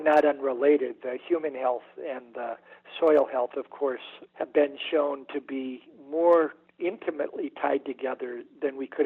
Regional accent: Midwest, United States; but it is where I grew up in the Midwest, where farmers are out on their tractors plowing and disking Roundup Ready weeds

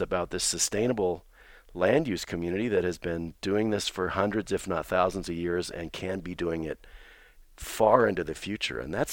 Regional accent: New Mexico, United States; In fact, I grew up fly fishing on the Pecos, like so many people fishing on the Pecos.

